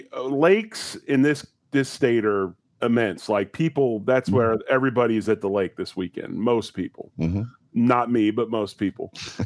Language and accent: English; Pennsylvania, United States; now in Oklahoma, United States; And where I grew up in Pennsylvania, man, we had a huge one. And I do miss that down here with the parades and stuff. We don't quite have that in Oklahoma